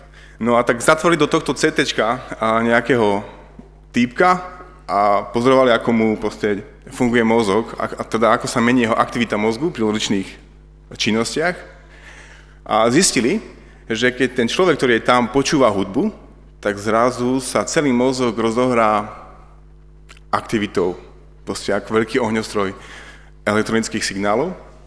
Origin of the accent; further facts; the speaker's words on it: Levice, Nitra Region, Slovakia; a som z Levíc.